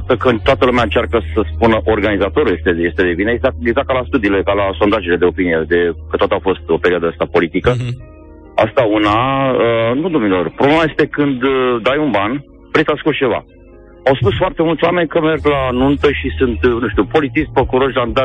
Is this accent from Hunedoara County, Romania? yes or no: no; Craiova, Dolj, Romania; eu sunt din Craiova